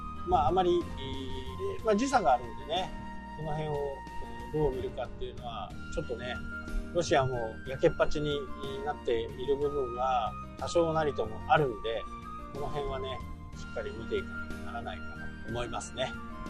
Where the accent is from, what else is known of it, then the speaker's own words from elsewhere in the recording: Hokkaido, Japan; 私たち北海道民はいつね被害が来てもおかしくない